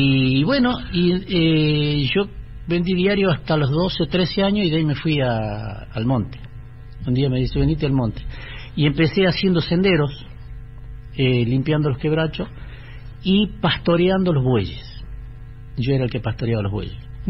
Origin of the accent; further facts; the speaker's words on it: General Güemes, Salta, Argentina; born there; Yo nací en General Güemes